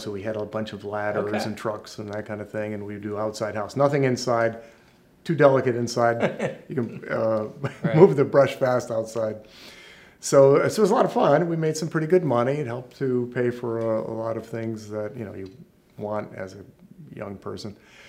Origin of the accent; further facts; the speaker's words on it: Schenectady, New York, United States; I grew up in Schenectady, New York, upstate New York, freezing cold, in a family of three brothers, three sisters.